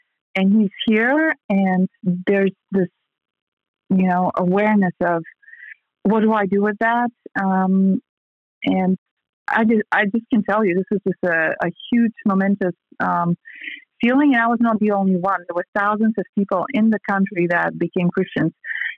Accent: Bulgaria; moved away; But I am from Eastern Europe. I'm from Bulgaria originally. It's a part of the Balkan Peninsula, if you don't know where that's at. I come from a small town in the mountains. And as it happens, I'm from the first Protestant church in the country.

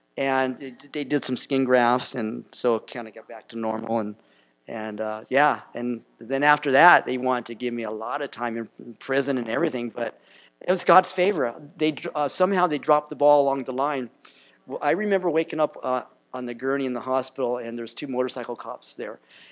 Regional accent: Los Angeles, California, United States; Well, we grew up in the Watts riots, 1966 or something like that. I was like, you know, fourth grade.

